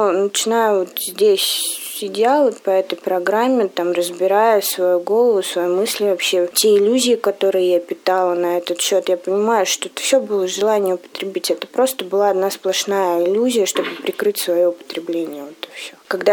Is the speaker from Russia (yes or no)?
yes; Ufa, Bashkortostan, Russia; Я сама из Уфы.